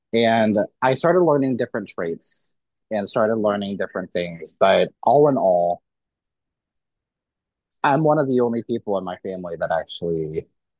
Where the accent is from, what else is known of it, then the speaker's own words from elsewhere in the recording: Missouri, United States; because I grew up in Missouri. And obviously, what happens there still does matter. I live across the state line in Kansas now.